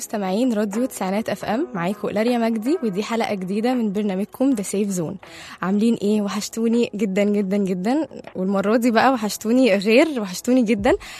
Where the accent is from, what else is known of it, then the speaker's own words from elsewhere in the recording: Alexandria, Alexandria Governorate, Egypt; بس أنا أصلا من اسكندرية، أوكي؟